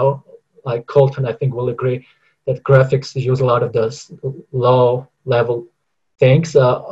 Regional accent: Armenia; English is a second language; and I'm from Armenia.

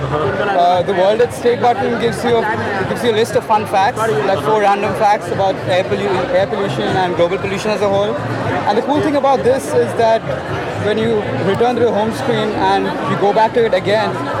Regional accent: India; I'm from India. I live in Matthew's house. I'm in the class of 2023

